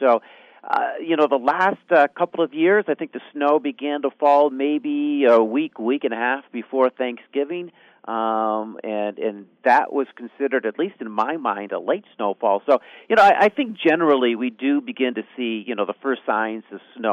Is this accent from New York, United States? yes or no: yes; Lake Placid, New York, United States; I was raised in Lake Placid